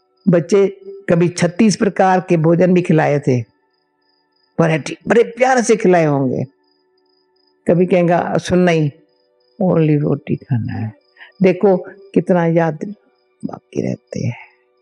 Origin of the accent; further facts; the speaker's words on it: Karachi, Sindh, Pakistan; moved away; जब से हम कराची से यहाँ आए हैं, कईयों का खाना पीना बदल गया ना